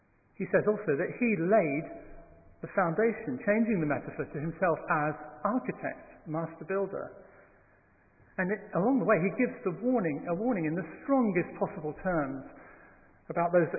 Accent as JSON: {"language": "English", "region": "Scotland", "country": "United Kingdom", "tie": "born or raised there", "accent": "Scottish", "said": "I was born and raised in Scotland. You may not know that from the way that I talk. I need to make myself heard and understood, so I tidy up my accent a little bit. But the dialect does have its advantages."}